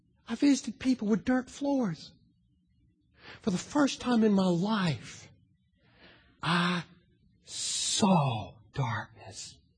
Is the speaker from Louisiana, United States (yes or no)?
no; Winston-Salem, North Carolina, United States; growing up in Winston-Salem, North Carolina, I lived in a bubble.